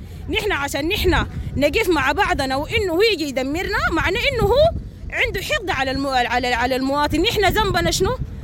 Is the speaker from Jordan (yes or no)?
no; Darfur, Sudan; مع عشان مواطني أنا من دارفور